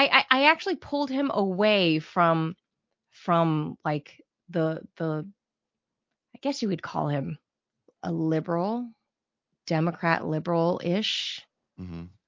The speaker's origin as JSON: {"language": "English", "town": "Whittier", "region": "California", "country": "United States", "said": "Dude, I'm from Whittier at the border of East Los."}